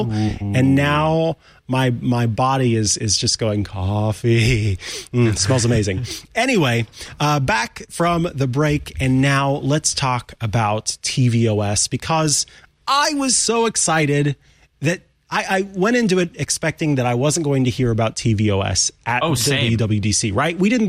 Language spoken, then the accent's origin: English; Missouri, United States; moved away as an adult; now in California, United States; So I moved to California from my home state of Missouri back in 2019 and moved by myself out here. So all of my family, all the people that I have known are all back in my home state.